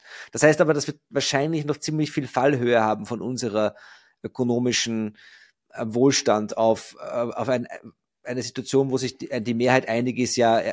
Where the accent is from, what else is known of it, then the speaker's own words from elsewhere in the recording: Austria; die Lage bei uns in Österreich auch noch um einiges entspannter ist als in Deutschland nördlich des Weißwurst-Äquators.